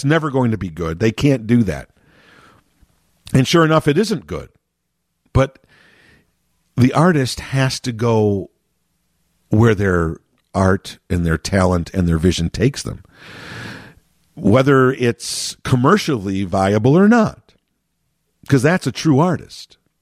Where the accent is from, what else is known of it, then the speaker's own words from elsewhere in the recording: Chicago, Illinois, United States; And I bring this up because I'm from Chicago